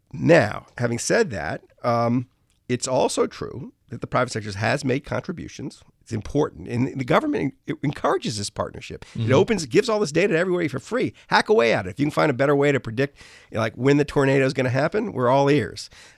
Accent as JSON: {"language": "English", "town": "New Orleans", "region": "Louisiana", "country": "United States", "tie": "born or raised there", "said": "I grew up in New Orleans. So, you know, hurricanes used to, when I was a kid, like come out of nowhere"}